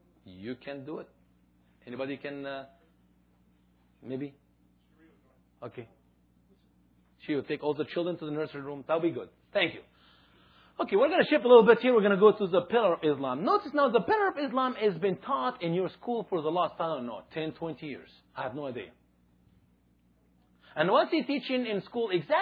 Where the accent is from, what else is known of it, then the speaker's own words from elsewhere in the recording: Egypt; I'm from Egypt, the first thing comes to their mind, I'm a Muslim guy.